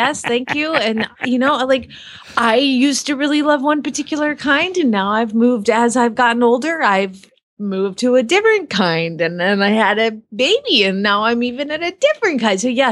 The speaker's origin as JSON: {"language": "English", "town": "Phoenix", "region": "Arizona", "country": "United States", "said": "from Phoenix, Arizona"}